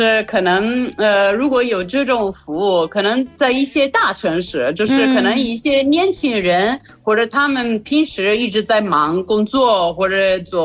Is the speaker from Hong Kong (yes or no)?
no; Italy; Chinese is a second language; 其实就是我作为一个意大利人，我觉得就是在意大利